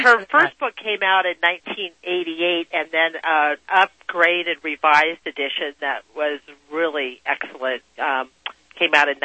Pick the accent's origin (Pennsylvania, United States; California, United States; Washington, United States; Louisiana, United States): California, United States; We came from Southern California, and she fought fluoridation of the city water in Los Angeles.